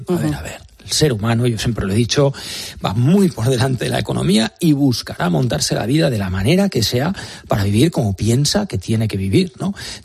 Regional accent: Catalonia, Spain; tú sabes que yo soy catalán. Tú sabes que soy catalán

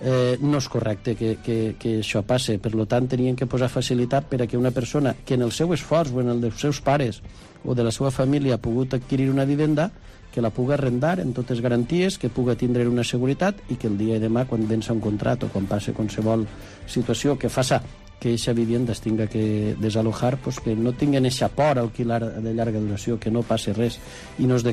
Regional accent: Moraira, Valencian Community, Spain; parlar de lo que més m'agrada, que és el meu poble

